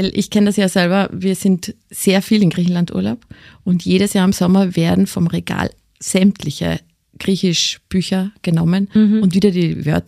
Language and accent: German; Carinthia, Austria; Ja, bei mir ist nach wie vor erkennbar, dass ich aus Kärnten komme.